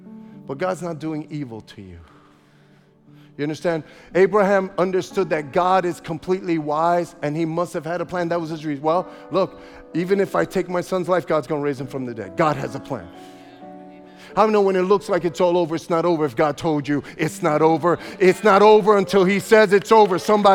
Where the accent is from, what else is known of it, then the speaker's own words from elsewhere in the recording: Brooklyn, New York, United States; I grew up in Brooklyn. I grew up in a two-bedroom apartment, five stories up. It was horrible neighborhood.